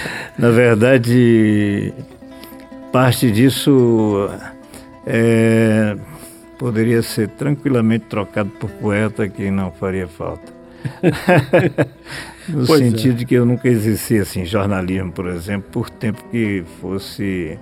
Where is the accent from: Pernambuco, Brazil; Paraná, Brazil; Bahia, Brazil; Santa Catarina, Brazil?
Bahia, Brazil; eu sou do interior da Bahia, aquele interior que por muito tempo não teve algumas coisas como luz elétrica, e é um pequeno arraial, de fato